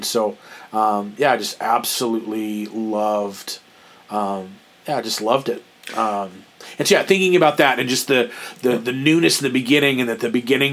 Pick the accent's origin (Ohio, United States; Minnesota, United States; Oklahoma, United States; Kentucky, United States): Oklahoma, United States; I think growing up in Oklahoma, we didn't have like professional sports teams, and so like we just never cared.